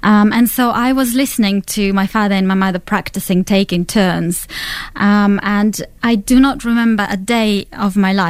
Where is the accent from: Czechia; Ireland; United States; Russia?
Russia; Siberia; English is a second language; moved away as an adult; now in New Zealand; I was born in Russia, and my family just found themselves, I guess, in New Zealand by chance.